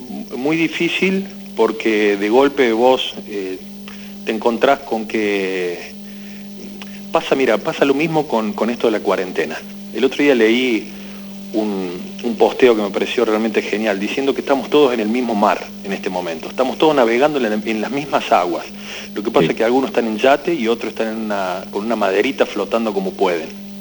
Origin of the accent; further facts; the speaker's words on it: Córdoba, Argentina; moved away as an adult; now in Buenos Aires, Argentina; fue el año 2006 que me convocó Alberto Badía para su programa Badía en Concierto, que me vine de Córdoba a Buenos Aires